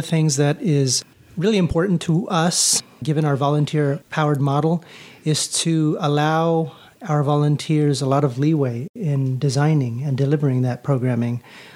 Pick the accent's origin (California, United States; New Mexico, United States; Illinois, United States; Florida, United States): California, United States; Los Angeles; moved away as an adult; now in Costa Rica; And I'm from Los Angeles, California. But I ended up in Costa Rica because I went there in 2004 as a volunteer with Habitat for Humanity